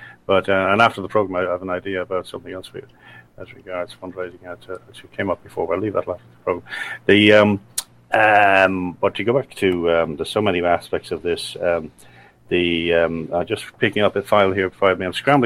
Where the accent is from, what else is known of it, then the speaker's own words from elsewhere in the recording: Ireland; also born or lived in Canada; I'm from Ireland, obviously. I've lived there till I was 40. But I went to Canada with nothing and came back with nothing.